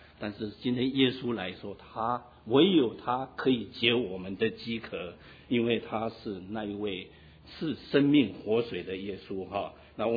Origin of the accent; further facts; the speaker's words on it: China; 那我记得我们中国人最喜欢做的一件事情，这也是我当初我做过的。